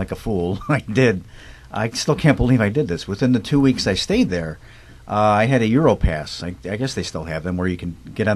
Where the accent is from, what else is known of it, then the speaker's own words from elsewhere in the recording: Chicago, Illinois, United States; where I grew up in Chicago, in Ogden and Grand Avenue, was still fairly Italian.